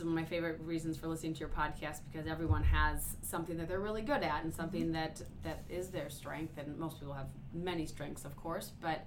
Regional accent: Bemidji, Minnesota, United States; So I am from Bemidji up north, and I decided to come to the University of Minnesota for school, which my parents could not believe because the U of M is about 6-7 times the size of my hometown.

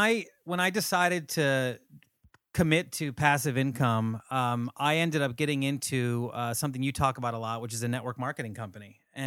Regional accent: Philadelphia, Pennsylvania, United States; for me, it's been partially where I'm from. I mean, I came from Philadelphia.

